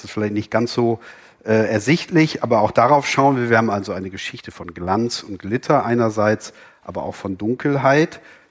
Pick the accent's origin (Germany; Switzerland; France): Germany; Bremen; born there; Stimmt, ich bin gebürtiger Bremer.